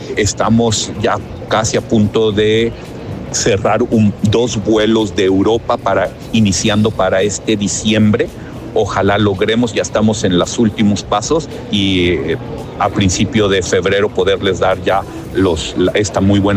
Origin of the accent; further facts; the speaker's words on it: Mexico; nos preguntan de dónde somos y decimos de México